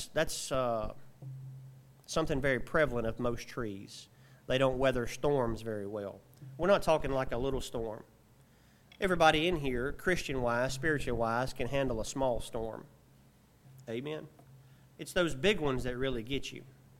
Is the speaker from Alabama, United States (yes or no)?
yes; Alabama, United States; That's just because I'm probably from South Alabama.